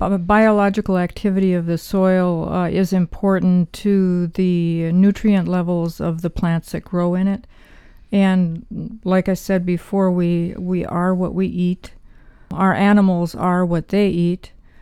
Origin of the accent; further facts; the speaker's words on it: Minnesota, United States; I was born and raised in Minnesota, Endonamia, and had to leave for 30 years before I could come back